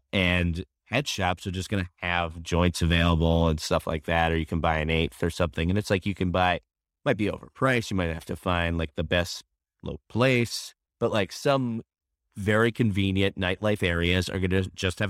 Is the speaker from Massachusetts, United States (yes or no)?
yes; Concord, Massachusetts, United States; My hometown, they opted out already in Massachusetts. That's where I grew up. It's Concord, Mass.